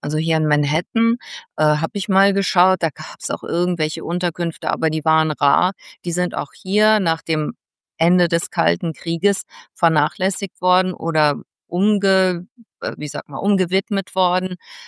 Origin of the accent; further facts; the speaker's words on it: Mönchengladbach, North Rhine-Westphalia, Germany; als ich Gymnasiastin war, da bin ich bei uns in Mönchengladbach, das gehörte zur britischen Besatzungszone